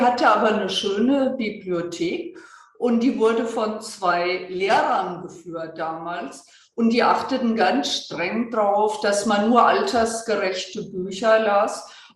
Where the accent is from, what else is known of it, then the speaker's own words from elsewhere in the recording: Würzburg, Bavaria, Germany; ich komme aus Würzburg